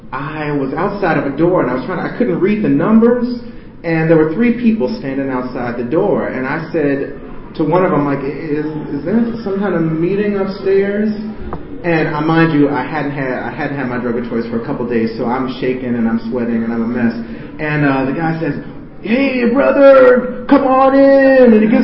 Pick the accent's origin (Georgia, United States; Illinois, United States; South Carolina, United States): Illinois, United States; Chicago; And I'm from Chicago, too, so I'm not an East Coaster at all.